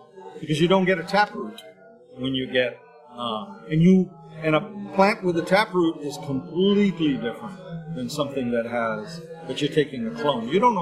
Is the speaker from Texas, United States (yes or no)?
no; Berkeley, California, United States; now in Canada; I grew up in Berkeley and Hindu Kush. If I get some good clean Hindu Kush right now, I mean, you know, we're growing it now in Canada.